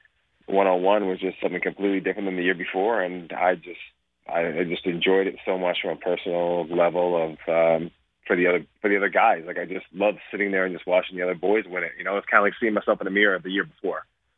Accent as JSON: {"language": "English", "town": "Toronto", "region": "Ontario", "country": "Canada", "tie": "born or raised there", "said": "came right back to Toronto, and the 100th Grey Cup was, you know, the hometown kid and with a bunch of my hometown boys and teammates and friends for forever"}